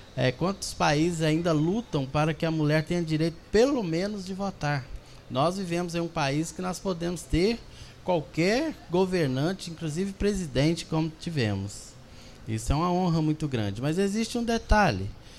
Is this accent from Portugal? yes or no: no; Alto Caparaó, Minas Gerais, Brazil; mas 3 anos a gente veio de Alto Caparaó, que nós somos de Alto Caparaó, e tem dois anos e meio que nós moramos aqui.